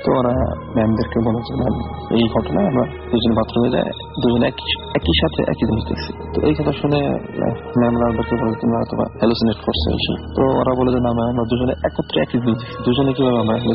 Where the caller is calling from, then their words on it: Tangail, Dhaka Division, Bangladesh; আমি টাঙ্গাইল থেকে